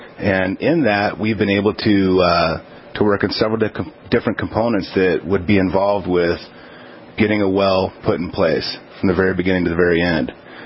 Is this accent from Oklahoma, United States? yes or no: no; California, United States; moved away as an adult; also born or lived in North Dakota; Originally, I came from Southern California, and the U.S. Air Force took me to Minot as my first station. So ever since then, I've traveled with the Air Force all over the world, but I came back to North Dakota.